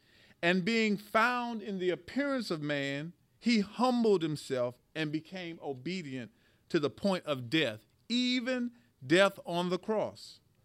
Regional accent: Dallas, Texas, United States; Now, y'all know I'm from Dallas, so.

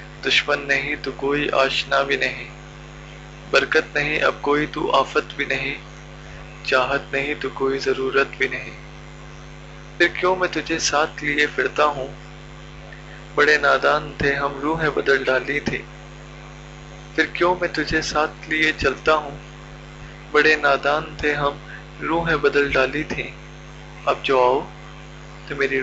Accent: Agra, Uttar Pradesh, India; मैं आगरा से हूँ।

